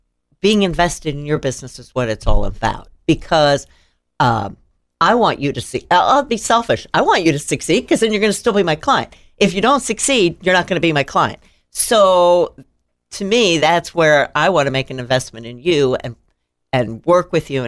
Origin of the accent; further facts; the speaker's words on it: Peoria, Illinois, United States; also born or lived in Chicago; Born and raised in Peoria. And so I spent the winter of 07 doing taxes with my mom, spending a week here, going back up to Chicago to be with my husband.